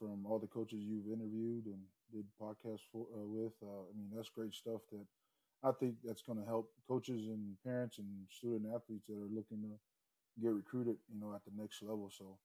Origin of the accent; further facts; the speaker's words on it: American Samoa; To be honest, you know, I'm from American Samoa. Don't know anything about New Mexico Military or NIMI when coming out of high school.